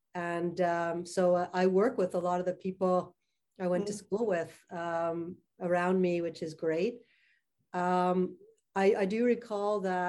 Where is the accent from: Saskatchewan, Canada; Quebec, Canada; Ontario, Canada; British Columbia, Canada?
Quebec, Canada; Montreal; born or raised there